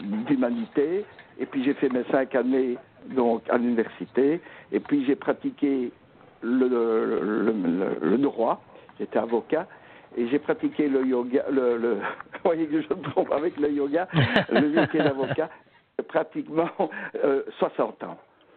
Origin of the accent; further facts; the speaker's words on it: Belgium; je suis belge, un bon belge. Mon père était wallon, ma mère était flamande, vraiment belge.